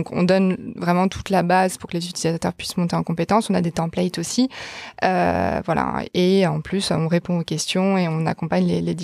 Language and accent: French; France; accent: French; vous retrouverez ma voix avec mon French accent pour raconter aux utilisateurs.